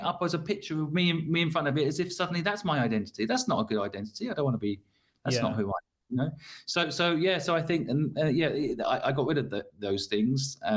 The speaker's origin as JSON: {"language": "English", "town": "Cambridge", "region": "East of England", "country": "United Kingdom", "tie": "born or raised there", "said": "I walked past this house in Cambridge, which is where I grew up in England."}